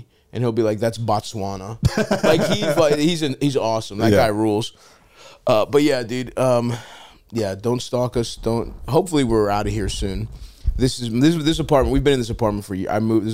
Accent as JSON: {"language": "English", "town": "Baltimore", "region": "Maryland", "country": "United States", "tie": "born or raised there", "said": "because me and Elders grew up in Baltimore together in Greektown."}